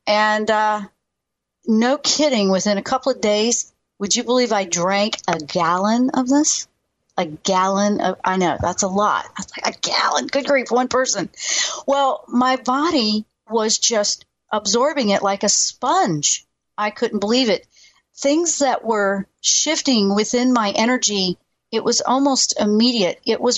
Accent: the South, United States; I grew up in the South eating, you know, the way the South cooks, you know, the old school.

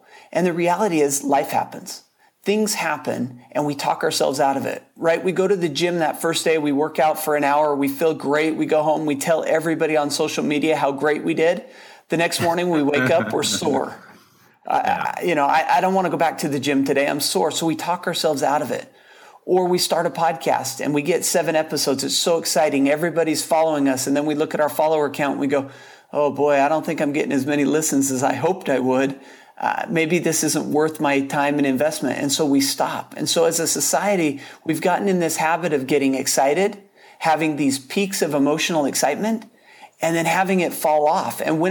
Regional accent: Salt Lake City, Utah, United States; moved away as an adult; Well, I grew up in the Salt Lake City area of Utah, spent a lot of winters there, and decided that I don't like the snow.

